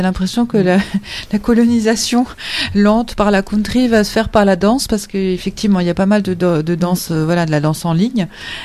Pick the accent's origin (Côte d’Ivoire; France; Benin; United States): France; Bourgogne-Franche-Comté; Je viens de Bourgogne.